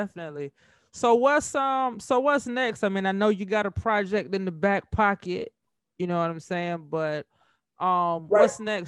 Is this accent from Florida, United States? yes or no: yes; Florida, United States; Now, I'm from Florida. So yeah. I was, you know I was familiar with quite a few records.